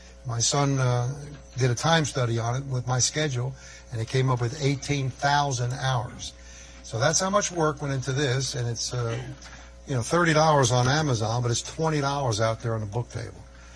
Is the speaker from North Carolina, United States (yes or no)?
no; New York, United States; I'm from New York, amen, you know, myself.